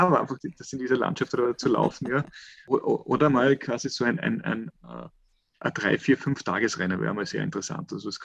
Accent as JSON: {"language": "German", "region": "Carinthia", "country": "Austria", "tie": "born or raised there", "said": "wenn ich bei mir daheim, wo ich aufgewachsen bin, im Lavantal oder sogar wenn ich immer den Unterkärntner Raum"}